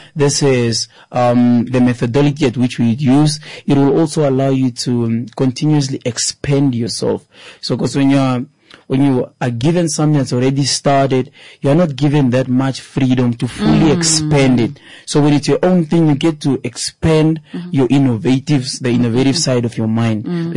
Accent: Walvis Bay, Erongo, Namibia; Proudly, I grew up in Avalvis, specifically in Kwesabmund, and to narrow it down, in Tutaleni. For a lot of the years, Tutaleni was considered as one of the poorest side of Avalvis Bay, in the whole of Avalvis.

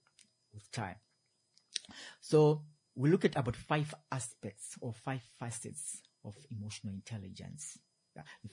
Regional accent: Zimbabwe; moved away as an adult; now in Namibia; I'm from Zimbabwe.

